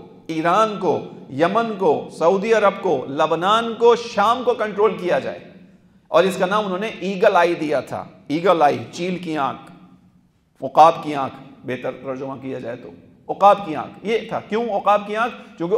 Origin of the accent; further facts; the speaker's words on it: Pakistan; میں پاکستان کی توہین نہیں کر رہا, میں بھی پاکستانی ہوں, بتا رہا ہوں ہمارے حکمرانوں میں ہمت نہیں ہے